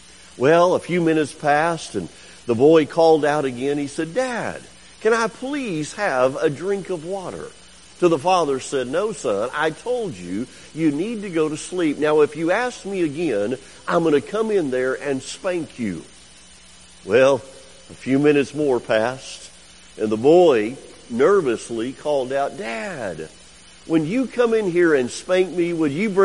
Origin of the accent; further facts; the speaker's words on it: Deville, Louisiana, United States; I was sharing with a few of you as I came in and met you that I am from DeVille, Louisiana. I think it's easier for me to say Pineville or Alexandria.